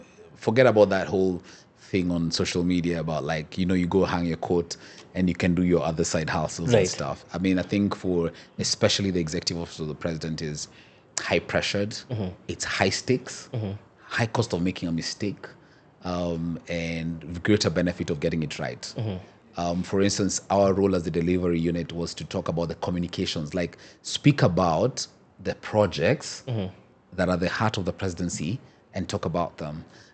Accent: Kenya; Let me speak now as a Kenyan.

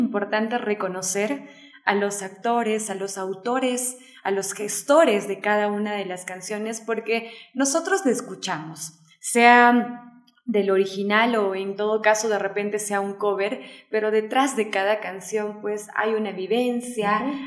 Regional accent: Ollantaytambo, Cusco, Peru; Porque bueno, yo soy natural de Ollantaytambo

